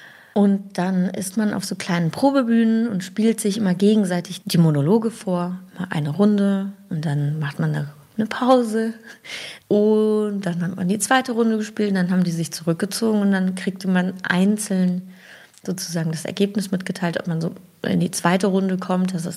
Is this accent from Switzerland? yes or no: yes; Switzerland; also born or lived in Germany; Ich meine, ich komme ja nur aus der Schweiz.